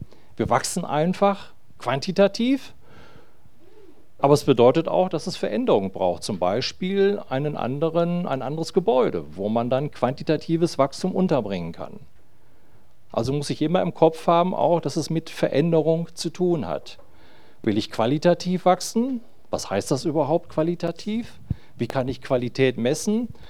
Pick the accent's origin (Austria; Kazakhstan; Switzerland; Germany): Germany; Bielefeld, North Rhine-Westphalia; meine liebe Frau Ulla ist dabei, wir kommen aus Bielefeld, haben 3 erwachsene Kinder.